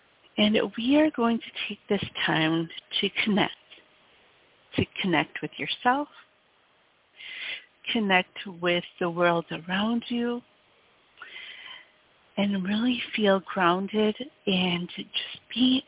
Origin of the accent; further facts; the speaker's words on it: Wisconsin, United States; as you may know